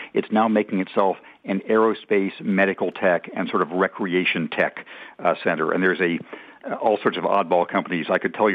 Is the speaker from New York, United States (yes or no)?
no; Redlands, California, United States; University of Redlands in California, that being my hometown